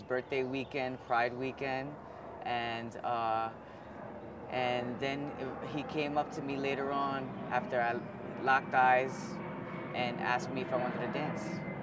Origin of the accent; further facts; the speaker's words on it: Brooklyn, New York, United States; I grew up in Brooklyn, but I moved to the Bronx after being together for 9 years or so.